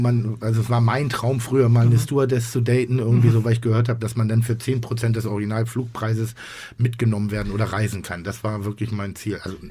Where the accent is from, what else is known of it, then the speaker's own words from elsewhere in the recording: Pinneberg, Schleswig-Holstein, Germany; Hatten wir auch bei uns in Pinneberg, das war allerdings über die Woche verteilt.